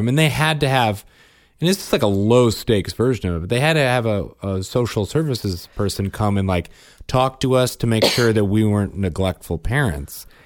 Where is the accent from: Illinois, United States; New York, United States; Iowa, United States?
Illinois, United States; because this happened in my hometown, a suburb of Chicago